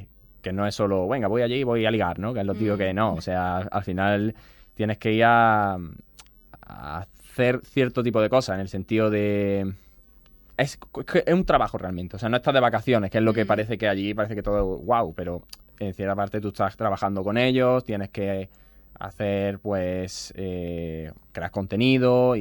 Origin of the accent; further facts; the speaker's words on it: Andalusia, Spain; Para mí es un honor, la verdad, representar a mi ciudad. Y te empezáis desde mi pueblo, ahora ya a Málaga y ojalá que luego España